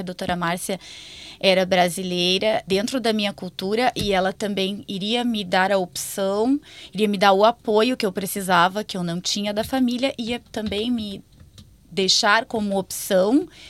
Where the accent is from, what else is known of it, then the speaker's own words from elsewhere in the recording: Brazil; Eu tinha muito claro que, para mim, como brasileira, a cultura brasileira, a gente tem todo um acompanhamento de um médico só durante toda a gestação.